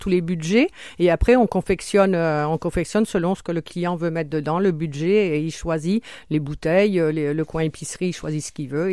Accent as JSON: {"language": "French", "region": "Grand Est", "country": "France", "said": "dans l'Est, dans mon pays d'origine, dans la Meuse, même à côté de Toul, donc c'est même plus la Meuse, c'est la Moselle."}